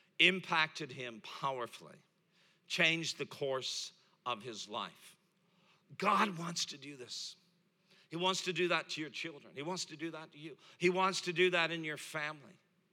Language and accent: English; Toronto, Ontario, Canada; And we're from Toronto, Canada.